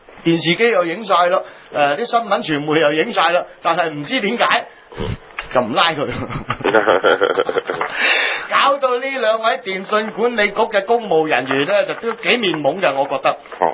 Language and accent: Cantonese; Hong Kong; 呢個就係我哋香港人面對緊呢個情況嗰個坎坷啦